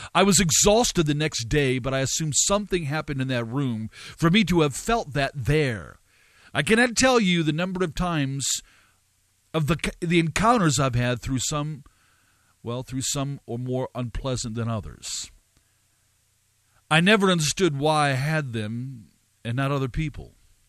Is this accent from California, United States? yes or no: yes; California, United States; I am from Southern California.